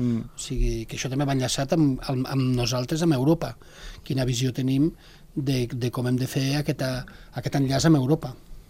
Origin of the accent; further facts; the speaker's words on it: Andorra; perquè sóc també andorrà